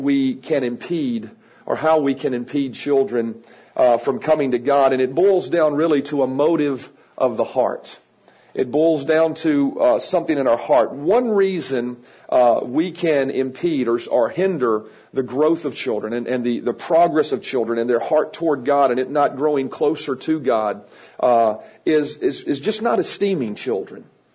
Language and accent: English; Roanoke, Virginia, United States; I am from Roanoke, Virginia.